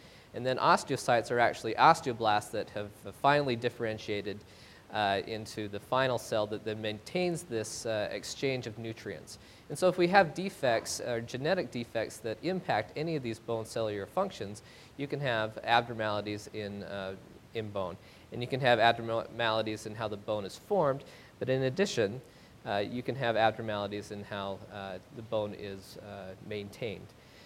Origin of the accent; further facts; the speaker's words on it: North Ogden, Utah, United States; As mentioned, I'm from North Ogden, and so I feel right at home.